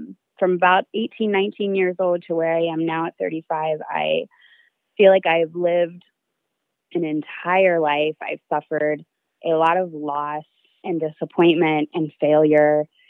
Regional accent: Kentucky, United States; So I am born and raised in Kentucky, and I was raised by two hippie parents, and I was a classic case overachiever and overperformer.

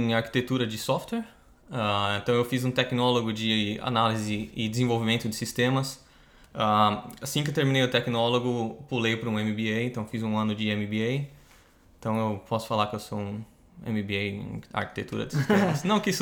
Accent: São Bernardo do Campo, São Paulo, Brazil; moved away as an adult; now in Australia; Então, eu sou de São Paulo. Nasci em São Paulo, morei em São Bernardo. São Bernardo do Campo, boa parte da minha vida. Chegamos aqui na Austrália em novembro de 2016, um pouquinho mais de 3 anos atrás.

